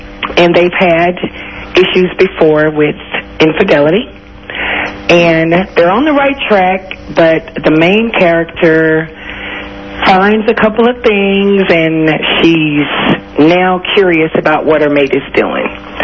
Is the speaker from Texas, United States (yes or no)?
yes; Richardson, Texas, United States; I'm from Dallas. I'm actually from Richardson, Texas, which is right outside of Dallas.